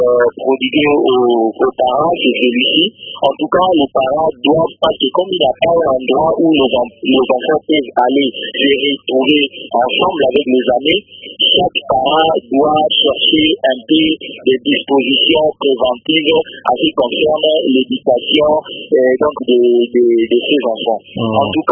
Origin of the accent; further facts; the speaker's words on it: Mbandaka, Équateur, DR Congo; je sois né congolais et précisément dans la ville de l'Équateur, mais dans la province de l'Équateur, voulais-je dire. En tout cas, ici en Mbandaka